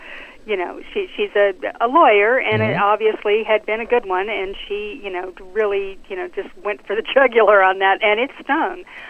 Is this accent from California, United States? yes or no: yes; California, United States; You know, we're from California here, so we kind of, you know, maybe know her a little bit better than some people.